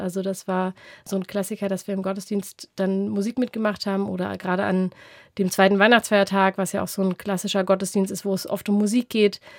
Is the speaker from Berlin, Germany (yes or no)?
yes; Berlin, Germany; Ich bin in Berlin aufgewachsen, in Nordberlin, in Pankow und war dort sowohl in der landeskirchlichen Gemeinde als auch in der Stadtmissionsgemeinde.